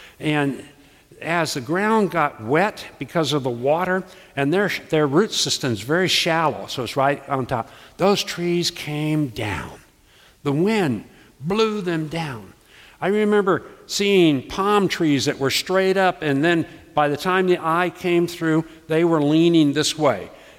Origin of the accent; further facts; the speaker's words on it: Florida, United States; When I was growing up in Florida, and I was born there and raised there and graduated from high school there, which was unheard